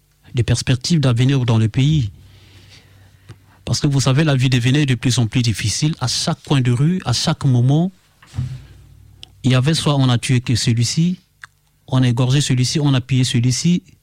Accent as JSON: {"language": "French", "country": "Central African Republic", "lives_now": "France", "said": "chez nous, en Centrafrique, les chrétiens sont des bantous."}